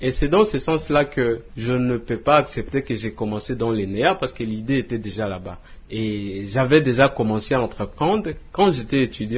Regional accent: Isiro, Haut-Uélé, DR Congo; quand j'ai fini les études, je suis rentré à la maison, ici chez nous, à Issiro.

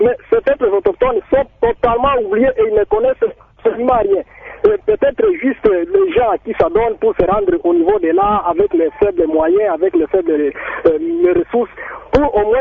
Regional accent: Maniema, DR Congo; Moi ici chez nous au Maniema, nous avons le peuple autochtone

